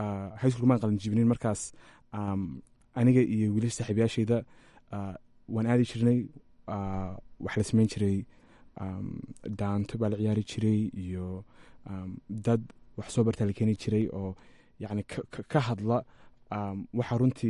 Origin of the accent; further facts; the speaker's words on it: Columbus, Ohio, United States; hadda Columbus baan ku soo barbaaray Columbus bereerkii degan yihiin